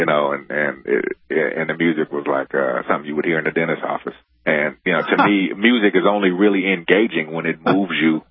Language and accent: English; California, United States; I guess a satellite feed in San Francisco, because I'm from the Bay Area out here in California.